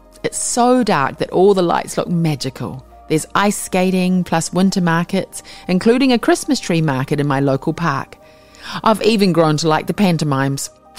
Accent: Whitianga, Waikato, New Zealand; I grew up in Whitianga from the age of around 5 and did all my schooling there, Mercury Bay Area School.

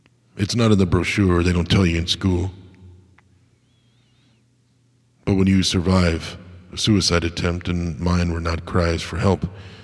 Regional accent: United States; Or maybe now, as an American, maybe we need to heal as a country

